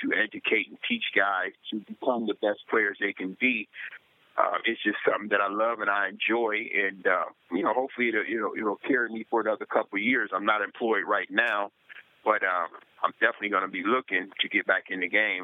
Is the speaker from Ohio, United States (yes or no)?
yes; Toledo, Ohio, United States; especially with me being in my hometown of Toledo. It's just hard for me to turn down anything that's going on here or in Columbus. I always call Columbus my second hometown.